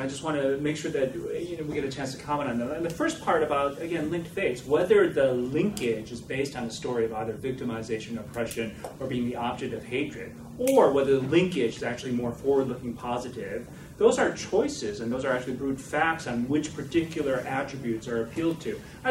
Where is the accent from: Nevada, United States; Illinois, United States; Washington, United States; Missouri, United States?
Illinois, United States; Skokie; But I grew up in Skokie, right?